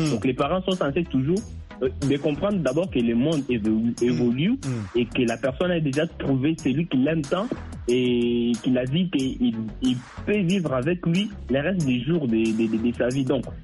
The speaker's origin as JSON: {"language": "French", "region": "Kasaï", "country": "DR Congo", "said": "Comme par exemple, moi je suis du Kassai."}